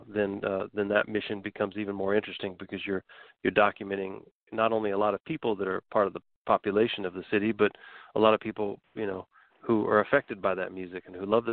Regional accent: Galveston, Texas, United States; I grew up in Galveston, but we heard all the music coming from Houston because Houstonians spent their weekends on the beach in Galveston

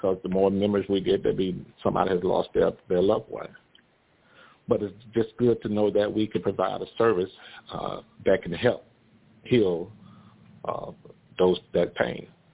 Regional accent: Riviera Beach, Florida, United States; I'm growing up in Riviera Beach and going to elementary school there and high school and off to the military

